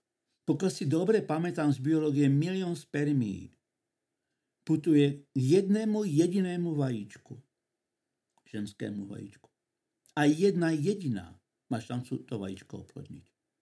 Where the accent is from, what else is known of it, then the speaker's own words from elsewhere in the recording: Ostrava, Moravian-Silesian Region, Czechia; že som z Ostravy, tak necelé 2 km od môjho rodiska, to bola časť Ostravy, alebo teraz už je to samozrejme zase samostatná obec, ktorá sa volá Koblov, kde som sa narodil